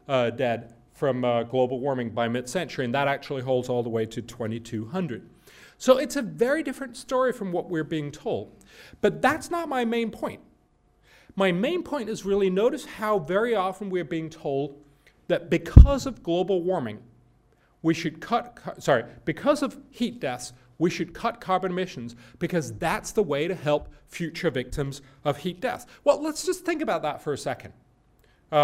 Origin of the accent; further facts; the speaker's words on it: Denmark; I'm from Denmark, maybe we'd like a little more heat